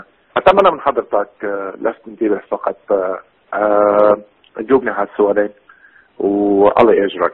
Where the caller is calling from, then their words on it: Canada; أنا عم بتصل من كندا،